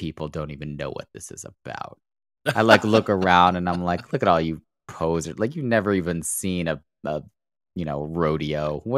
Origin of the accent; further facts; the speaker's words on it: Oklahoma, United States; I fell in love with … while I was growing up in Oklahoma.